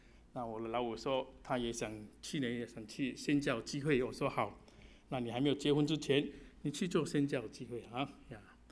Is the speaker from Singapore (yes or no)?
yes; Singapore; now in Toronto, Canada; 她是香港人，我是从新加坡来的啊